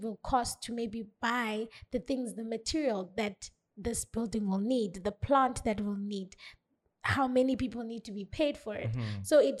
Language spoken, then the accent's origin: English; Eastern Cape, South Africa; now in Cape Town, South Africa; I'm from the Eastern Cape, small town called Itimbaza. I studied in Adelaide Gymnasium Technical High School.